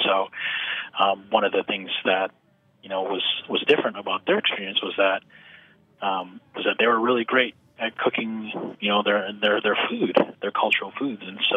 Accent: United States; because I grew up here in the States. I was born here.

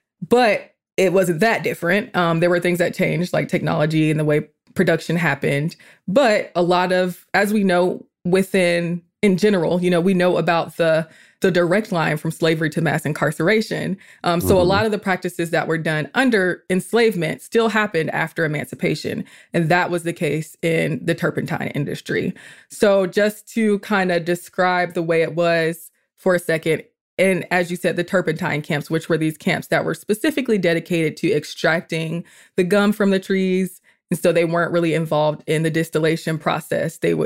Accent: Atlanta, Georgia, United States; I'm still half city girl because I grew up in the Atlanta area.

